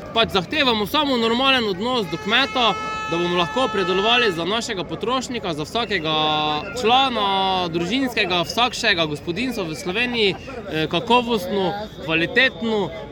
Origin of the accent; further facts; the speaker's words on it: Sveti Jurij ob Ščavnici, Mura, Slovenia; Prišli smo iz Pomurja, natančneje Svetega Jurija v Šavnici.